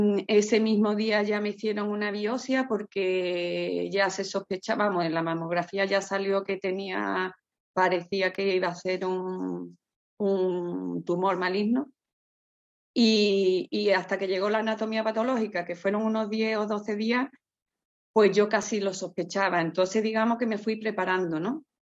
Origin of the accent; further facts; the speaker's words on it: Cádiz, Andalusia, Spain; como he dicho, yo soy de Cádiz.